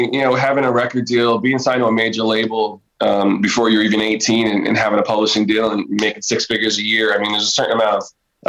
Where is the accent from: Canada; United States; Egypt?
Canada; growing up in Canada